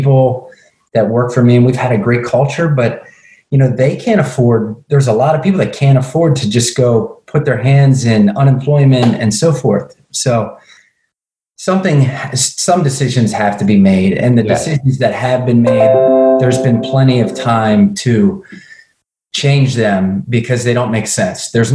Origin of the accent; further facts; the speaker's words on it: United States; I mean, as an American, you know, I just never thought that things like this would happen.